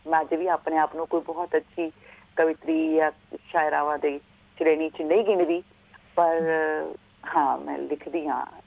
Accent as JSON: {"language": "Punjabi", "town": "Abohar", "region": "Punjab", "country": "India", "tie": "born or raised there", "said": "ਮੇਰਾ ਸ਼ਹਿਰ ਜਿਸ ਸ਼ਹਿਰ ਨੂੰ ਮੈਂ ਬਿਲੋਂਗ ਕਰਦੀ ਹਾਂ, ਅਬੋਹਰ ਸ਼ਹਿਰ, ਬੜਾ ਸਾਹਿਤਕ ਲੋਕਾਂ ਦਾ ਸ਼ਹਿਰ ਹੈ।"}